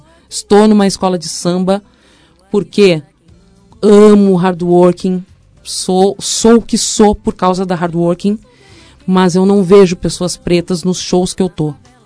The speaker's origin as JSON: {"language": "Portuguese", "region": "Rio Grande do Sul", "country": "Brazil", "tie": "born or raised there", "also_born_or_lived": "Salvador", "said": "ah, mas você considera mais baiana ou gaúcha? Eu disse, eu sou baianuxa. É isso que eu sou, baianuxa."}